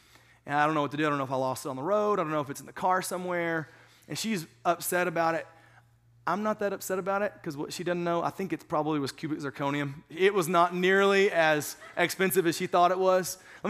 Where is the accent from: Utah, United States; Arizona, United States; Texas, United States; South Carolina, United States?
Texas, United States; I thank God every day that I'm a Texan. I don't know how it works in other states, because I was born in Texas, but I have shirts that just say Texas